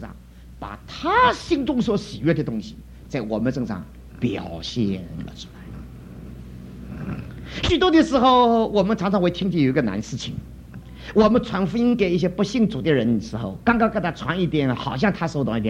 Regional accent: Shanghai, China; 我们上海人就识相。

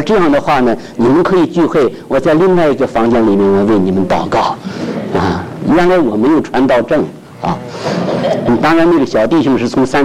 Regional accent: China; moved away as an adult; 我说我很惭愧，我土生土长在大陆，一直到1995年我才出来

